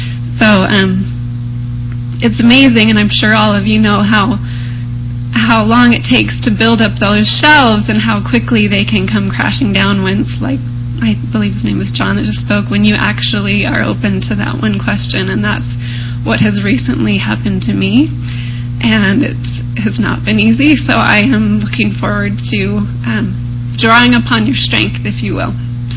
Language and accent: English; California, United States; I'm from California, and I'm one of the terrified ones spoken of earlier.